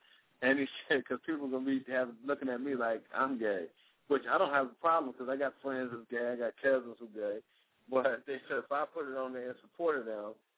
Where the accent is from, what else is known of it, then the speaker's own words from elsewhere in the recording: Cleveland, Ohio, United States; I just moved up here like 2 years ago and shit. I'm actually from Cleveland.